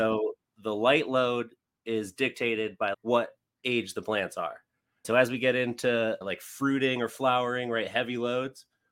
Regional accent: California, United States; now in Colorado, United States; California originally. I've been in Colorado a long time.

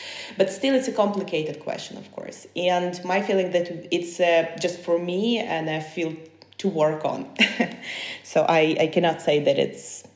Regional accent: Ukraine; first language Ukrainian; English is a second language; I grew up in Ukrainian is my first language. Yes, so I grew up in a Ukrainian language family.

